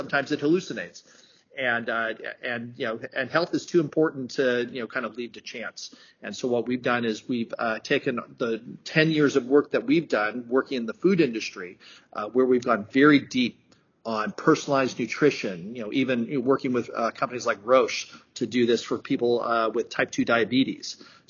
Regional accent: California, United States; So I'm from California, so I'm here in the San Francisco area.

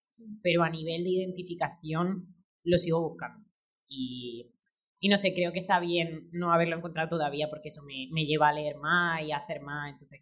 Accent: Almería, Andalusia, Spain; now in Madrid, Spain; soy de Almería, vivo en Madrid y ahora estoy aquí en Barcelona.

